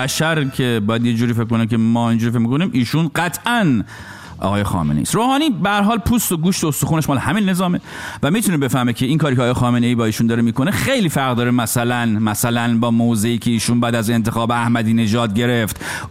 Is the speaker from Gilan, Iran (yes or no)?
yes; Rasht, Gilan, Iran; now in New York, United States; ما یه رابطه رشتی، خب منم اهل رشتم